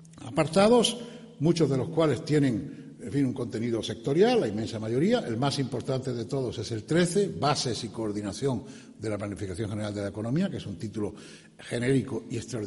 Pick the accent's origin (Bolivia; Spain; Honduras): Spain; esto no es la típica cosa de que yo como español quiero flagelarnos de que somos peores